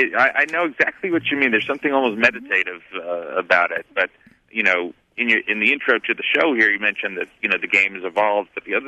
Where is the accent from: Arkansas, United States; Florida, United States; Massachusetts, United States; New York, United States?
New York, United States; New York City; despite the fact I grew up in New York City, for some strange reason I grew up a Pirates fan